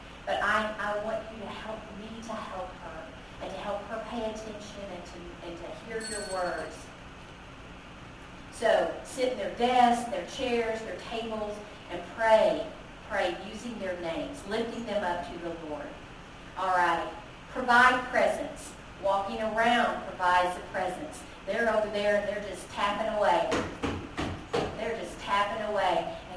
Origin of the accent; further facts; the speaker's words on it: Dallas, Texas, United States; Okay, I was from Dallas.